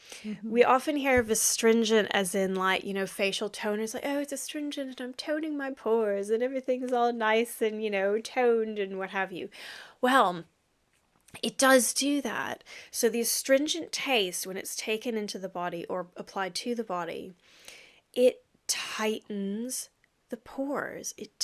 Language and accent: English; Florida, United States; now in United Kingdom; I'm originally from Florida. This summer has been insufficient, so shall we say.